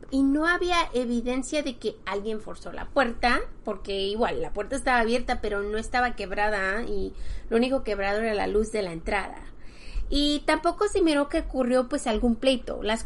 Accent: Mexico; now in United States; Nosotras somos mexicanas, así que nuestros padres, aunque tengamos 20, 21 años, 30 años

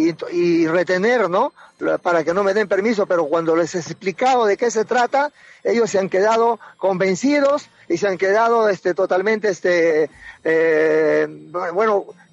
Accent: Peru; yo quiero decirte que como peruanos

